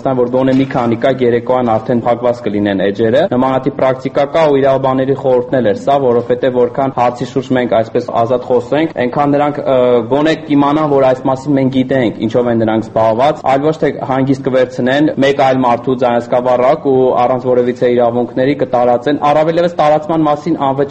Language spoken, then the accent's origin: Armenian; Armenia; ես Հայաստանի Հանրապետության քաղաքացի եմ